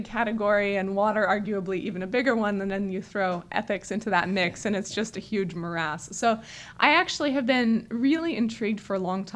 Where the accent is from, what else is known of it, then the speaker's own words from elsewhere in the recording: Denver, Colorado, United States; also born or lived in Fresno, California; I was born in Fresno, California, and then moved when I was in elementary school to the suburbs of Denver.